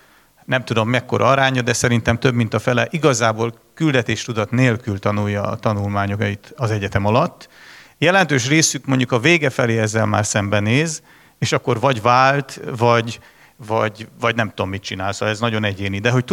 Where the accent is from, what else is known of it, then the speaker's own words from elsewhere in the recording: Budapest, Hungary; Budapestről vagyok egyébként